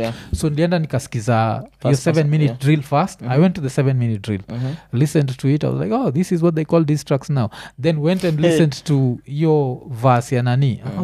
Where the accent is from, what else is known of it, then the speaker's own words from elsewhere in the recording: Illinois, United States; I come from Illinois.